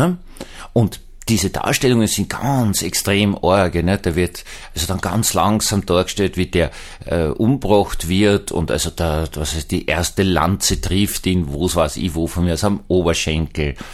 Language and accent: German; Vienna, Austria; Außerdem bin ich Wiener Protestant, das ist bürgerlicher Protestantismus